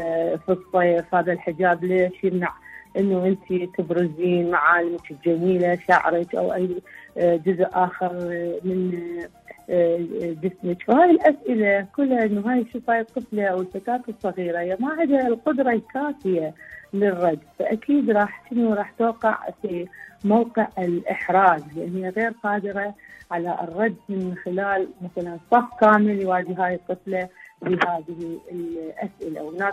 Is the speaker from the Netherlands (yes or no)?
yes; Netherlands; من هولندا.